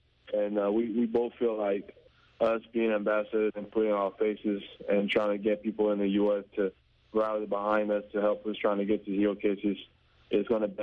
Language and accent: English; Cameroon; now in United States; I'm from Africa, especially Cameroon